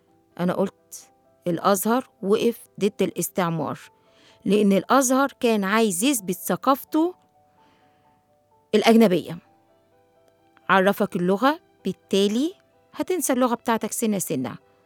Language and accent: Arabic; Egypt; احنا مش قاعدين مع اجانب، احنا مع مصريين.